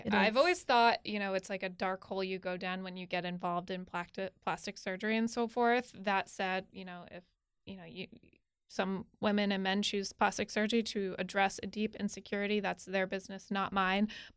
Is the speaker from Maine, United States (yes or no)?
no; Connecticut, United States; I'm from Connecticut. We never really had a football team.